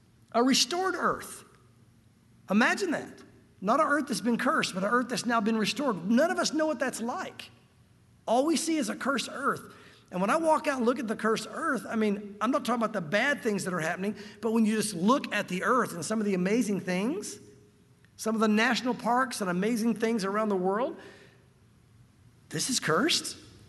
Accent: Tennessee, United States; I'm a Tennessee boy. I grew up in the South. I'm not an outsider coming in talking bad about our food.

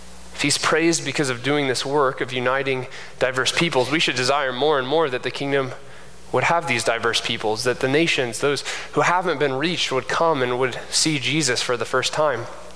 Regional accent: Kansas, United States; born there; like I'm a K-State fan because I was born in Kansas, right?

